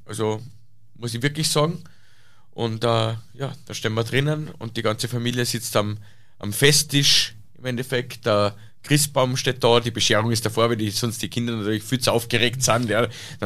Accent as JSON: {"language": "German", "region": "Salzburg", "country": "Austria", "said": "Wir haben eine Tradition in Salzburg. Ja. Zumindest wir da im Land, da wo ich herkomme, da haben wir eine Tradition"}